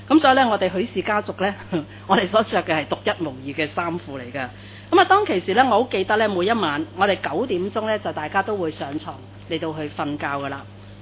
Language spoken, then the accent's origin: Cantonese; Chaozhou, Guangdong, China; 我本身系潮州人嚟嘅